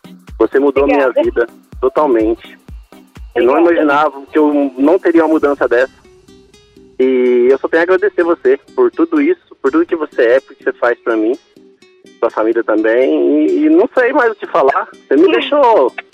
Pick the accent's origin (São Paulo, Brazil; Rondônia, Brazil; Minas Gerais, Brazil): Minas Gerais, Brazil; São Bento de Caldas; Eu sou de São Bento de Caldas, próximo de Poço de Caldas.